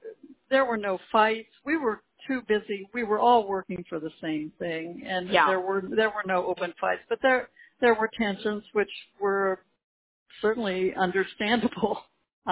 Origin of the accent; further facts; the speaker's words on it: California, United States; I was there from California